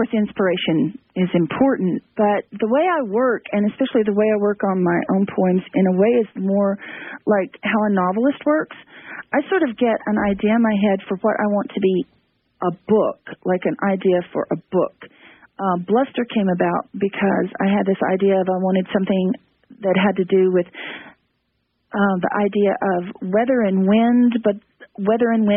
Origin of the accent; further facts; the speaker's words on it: Tennessee, United States; born there; accent: southern; now in Texas, United States; I was born in Tennessee and now I'm in Texas, so I'm afraid can't escape the southern accent.